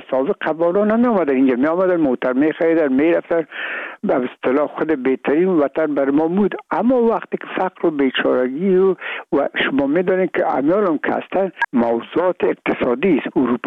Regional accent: Afghanistan; ما افغان هستیم

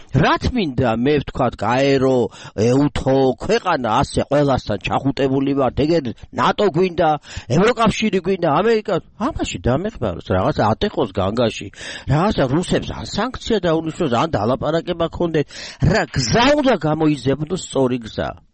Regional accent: Dusheti, Mtskheta-Mtianeti, Georgia; მე ხო დუშეთიდან ვარ, დედის მხარეა ჩემი, იქ ვარ დაბადებული, გაზრდილი.

